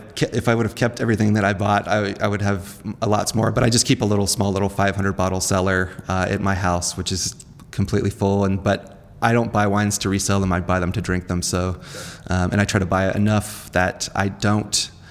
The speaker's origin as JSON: {"language": "English", "town": "Houston", "region": "Texas", "country": "United States", "tie": "born or raised there", "also_born_or_lived": "New York", "said": "Well, I was born in New York, but I grew up in Houston, Texas"}